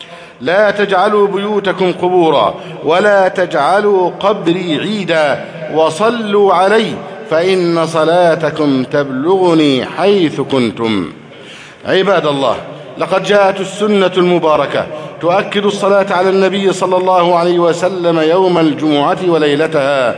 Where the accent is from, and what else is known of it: Egypt